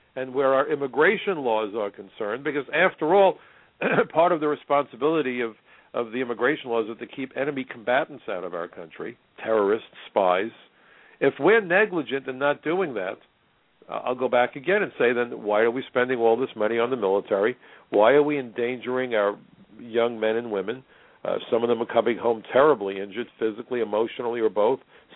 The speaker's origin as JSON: {"language": "English", "region": "New York", "country": "United States", "said": "You know, as a New Yorker, we lived through 9/11."}